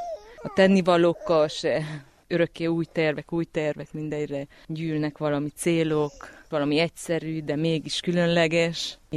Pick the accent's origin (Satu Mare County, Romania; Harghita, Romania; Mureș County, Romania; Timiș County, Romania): Harghita, Romania; Odorheiu Secuiesc; moved away as an adult; also born or lived in Brașov / Germany / England; now in United States; Én Székelykeresztúron születtem, aztán egy évet falun, és utána Udvarhelyen vagy 11 évet, utána megmentem nagyobb városba, Brassóba, külföldre, Németország, Anglia, és utána Amerika.